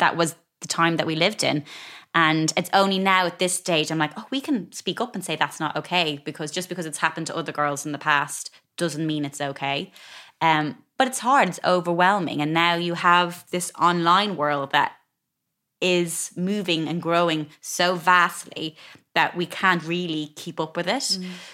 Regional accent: Ireland; But I think growing up in Ireland, living by the sea, I probably took it for granted at the time, but we always have beautiful fish.

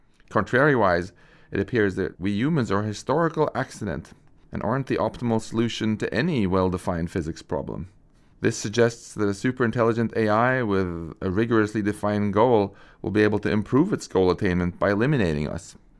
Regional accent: Sweden; first language Swedish; English is a second language; I mean, my mother tongue was Swedish, but I decided I wanted to upload an English-speaking module, so I did.

